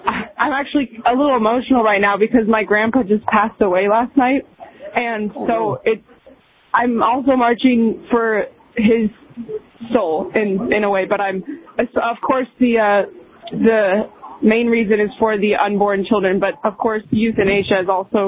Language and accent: English; Bloomington, Minnesota, United States; I am from Bloomington, Minnesota.